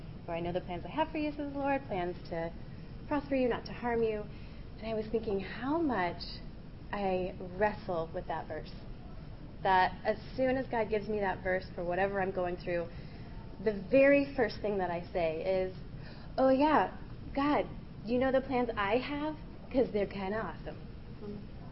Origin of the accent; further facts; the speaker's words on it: Mission Viejo, California, United States; Because I had lived in Mission Viejo before. I grew up in Mission Viejo.